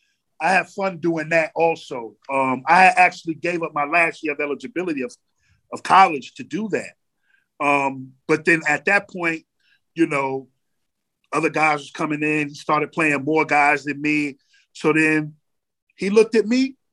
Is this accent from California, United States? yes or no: no; Coney Island, New York, United States; You know, I'm from Coney Island. What you talking about?